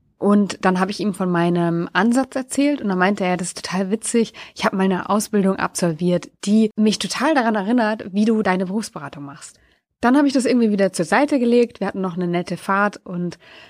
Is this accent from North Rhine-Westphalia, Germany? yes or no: no; Wolfsburg, Lower Saxony, Germany; Letzte Woche war ich für einen Tag in meiner alten Heimat, nämlich in der Nähe von Wolfsburg.